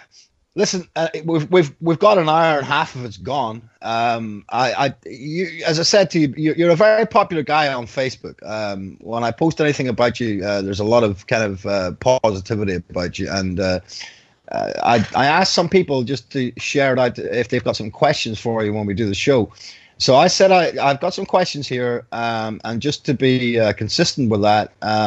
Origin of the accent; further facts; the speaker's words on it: Ireland; I'm from Ireland, Mike, as you probably know from my accent